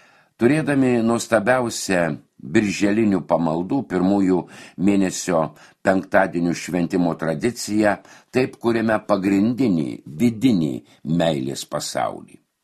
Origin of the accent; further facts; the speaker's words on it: Panevėžys, Panevėžys County, Lithuania; Mes, panevėžiečiai, džiaugiamės vasariška ramuma Bernardinų sode